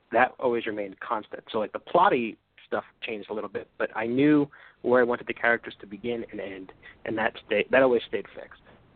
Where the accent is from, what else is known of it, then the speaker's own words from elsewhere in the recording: New Jersey, United States; I'm from New Jersey, you know?